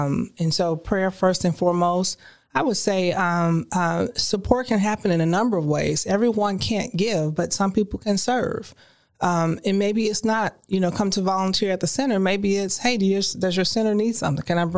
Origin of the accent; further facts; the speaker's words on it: Chicago, Illinois, United States; I grew up in Chicago, loving family, but still it's a decision that I could have made.